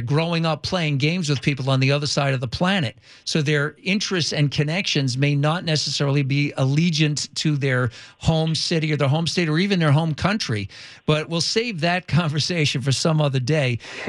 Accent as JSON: {"language": "English", "region": "East Coast", "country": "United States", "tie": "born or raised there", "said": "because I live out here and I grew up on the East Coast"}